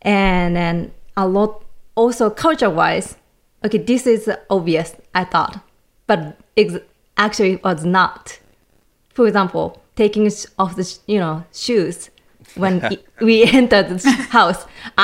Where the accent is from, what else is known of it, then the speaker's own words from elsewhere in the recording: Japan; I grew up in Japan